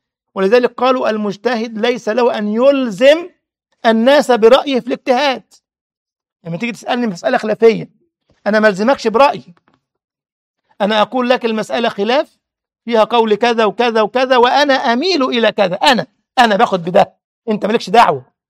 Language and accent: Arabic; Egypt; ده حتى عندنا في مصر يقول لك النوم سلطان